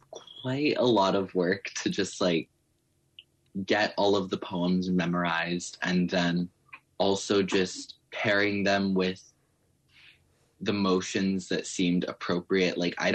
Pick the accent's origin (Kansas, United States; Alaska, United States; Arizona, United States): Alaska, United States; Big Delta; I'm Mexican American. My dad's Mexican. So I grew up in a small, like very tight knit place in Big Delta, Alaska. I go to a small school.